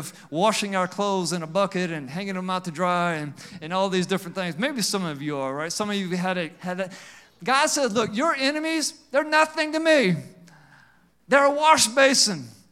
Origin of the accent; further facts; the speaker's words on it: the South, United States; We're from the South. You act like you ain't got no roaches in your house.